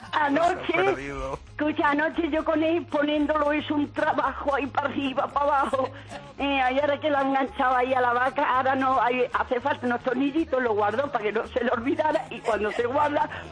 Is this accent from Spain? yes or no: yes; Sanlúcar de Barrameda, Andalusia, Spain; now in Madrid, Spain; yo estoy en Madrid, pero yo voy a Sanlúcar, que es mi pueblo. Vivo en Madrid.